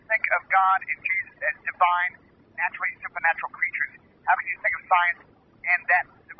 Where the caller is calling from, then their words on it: Gainesville, Florida, United States; Gainesville, Florida.